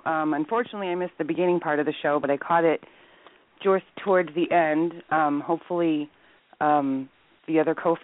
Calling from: Massachusetts, United States; I'm calling from Massachusetts.

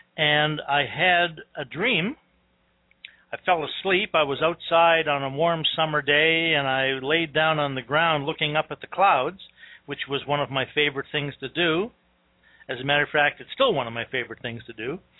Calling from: Victoria, British Columbia, Canada; But I'm calling from Victoria, British Columbia, on the west coast of Canada

